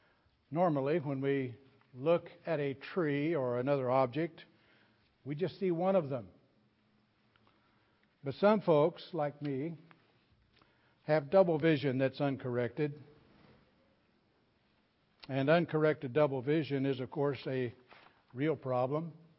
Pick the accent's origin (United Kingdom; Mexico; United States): United States; the South; I'm from the South, after all.